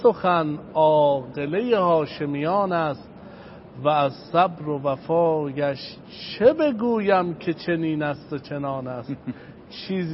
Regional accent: Qom, Iran; اصالتاً کرمانی ولی بزرگ شده قم هستم.

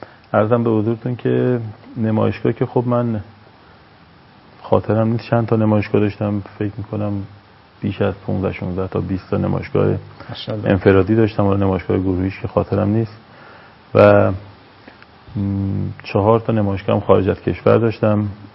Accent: Qom, Iran; حالا بچه قم هستیم و توی قم سکونت داریم

